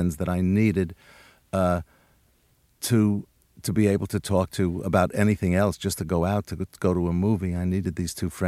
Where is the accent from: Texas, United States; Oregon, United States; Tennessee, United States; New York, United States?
New York, United States; Yes, when I was growing up in New York, we lived on the third floor, so I walked up there.